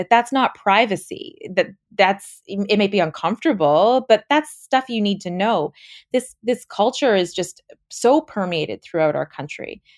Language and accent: English; Canada; And trying to get that information as a Canadian journalist was so difficult.